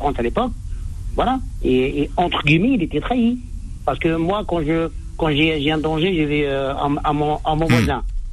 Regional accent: Algeria; je suis algérien déjà.

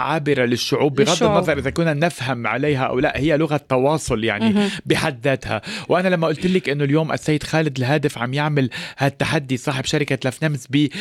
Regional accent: Lebanon; بدأت من بلدي لبنان

